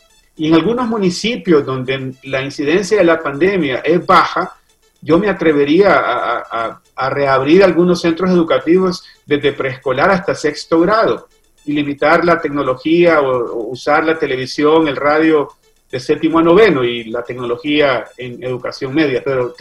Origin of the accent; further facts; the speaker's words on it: Juticalpa, Olancho, Honduras; Yo soy de Juticalpa-Olancho.